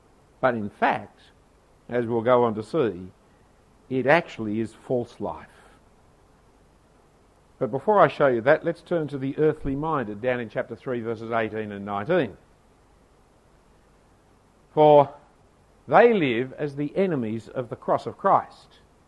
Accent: Australia; I'm an Australian. Born of the fifth generation of Australians, raised in the country, educated in the city, living in the eastern suburbs.

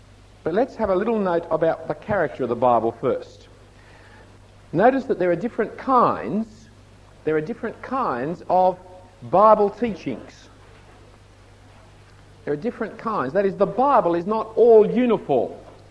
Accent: Australia; born there; first language English; I speak English because I was born in Australia to English-speaking parents.

